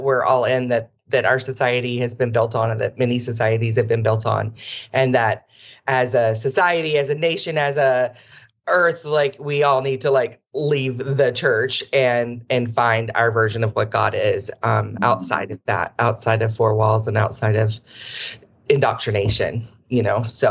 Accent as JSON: {"language": "English", "region": "Georgia", "country": "United States", "lives_now": "Hawaii, United States", "said": "I'm from Georgia, so I live in Hawaii now, but I'm from the South, so I get it, the Bible Belt and all"}